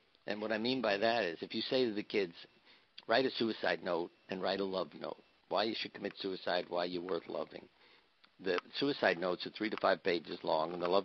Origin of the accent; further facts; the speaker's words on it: New York, United States; I have a friend, a mafia friend that I grew up with in New York, Carmine.